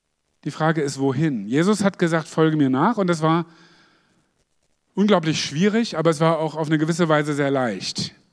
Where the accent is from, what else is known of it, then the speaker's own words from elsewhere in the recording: Hanover, Lower Saxony, Germany; ich komme aus Hannover ursprünglich, spreche Hochdeutsch gelernt, obwohl mein Vater Sachse ist.